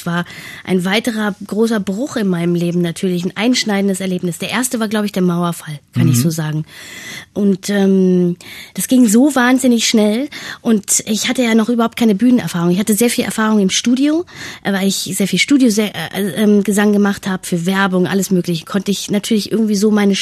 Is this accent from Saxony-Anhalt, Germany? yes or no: yes; Schönhausen, Saxony-Anhalt, Germany; Ist übrigens meine alte Heimat.